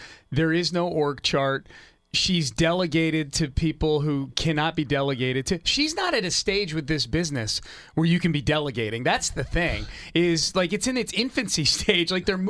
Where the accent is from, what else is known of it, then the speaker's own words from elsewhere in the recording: New England, United States; I grew up in New England in the 80s, and I was a Philadelphia 76ers fan.